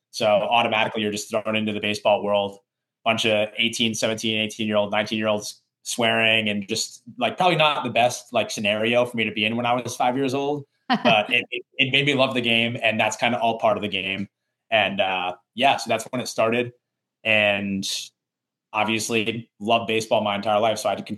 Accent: Connecticut, United States; because I was from Connecticut, went to New York City, and I interviewed for a job in New York.

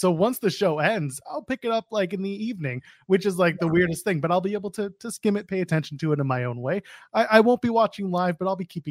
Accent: Canada; we'll get him on the French because we are Canadian

